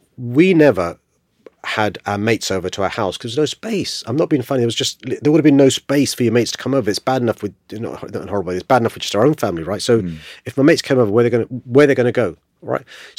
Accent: Tooting, London, United Kingdom; I was born in St. George's Hospital in Tooting, raised in a council estate up the road in Knowlesfield, ended up buying a property a stone's throw from St. George's, and I live a longer stone's throw from St. George's.

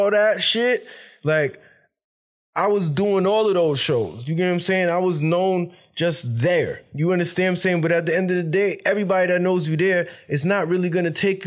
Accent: New York, United States; Like, just awesome being a New Yorker.

